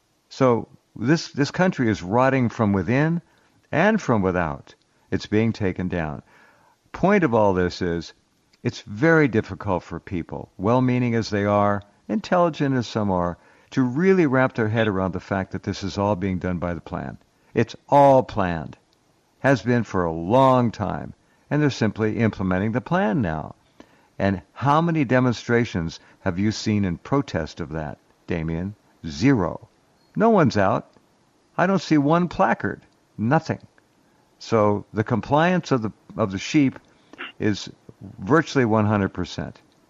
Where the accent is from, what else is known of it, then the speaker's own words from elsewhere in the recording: California, United States; What a beautiful state. I grew up in California.